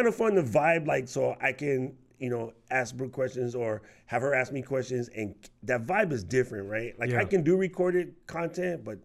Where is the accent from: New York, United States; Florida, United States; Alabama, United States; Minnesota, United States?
New York, United States; also born or lived in Japan; Bro, I was like, I'm from New York, bro. We cook food, right?